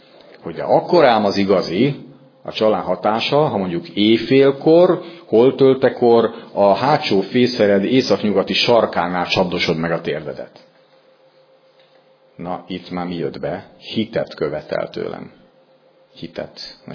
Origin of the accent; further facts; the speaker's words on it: Hungary; Én nagyon-nagyon megvallom, mindenki tudja, aki ismer, hogy én nagyon örülök neki, hogy magyar vagyok, ezt őszintén mondom, én nem is szeretnék semmi más lenni.